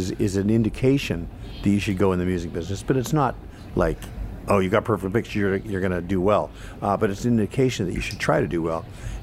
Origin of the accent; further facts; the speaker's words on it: Canada; now in Los Angeles, United States; I've commiserated or hung with many, many fellow Canadians in Los Angeles here and around the world.